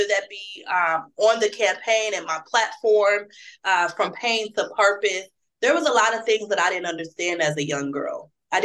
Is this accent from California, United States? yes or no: no; Toledo, Ohio, United States; although I reside in Indianapolis, Indiana, I am from the small town of Toledo, Ohio. And so I'm born and raised in Toledo, Ohio.